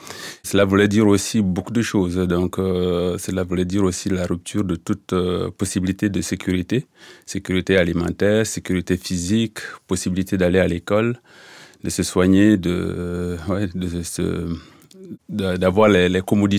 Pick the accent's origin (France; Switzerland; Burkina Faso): Burkina Faso; Diapaga, Est; French is a second language; je viens du Burkina Faso, et, c'est un pays de l'Afrique de l'Ouest. Et là où je suis né là, j'ai grandi là, dans un village qui s'appelle Diapaga, et dans une famille de parents polygames.